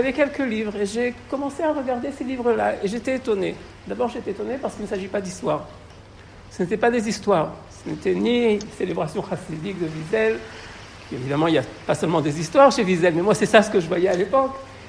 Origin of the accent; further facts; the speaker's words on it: Paris, Île-de-France, France; J'ai grandi à Paris dans les années 70 et début 80.